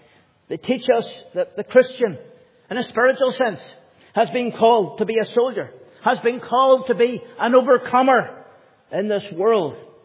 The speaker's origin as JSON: {"language": "English", "country": "United Kingdom", "said": "As the British people, we can look back over our history."}